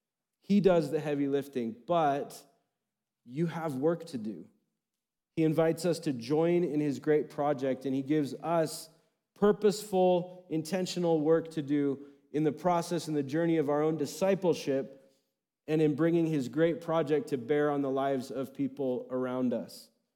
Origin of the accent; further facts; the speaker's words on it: United States; I think maybe for some of us as proud Americans, we can relate. Like we love being an American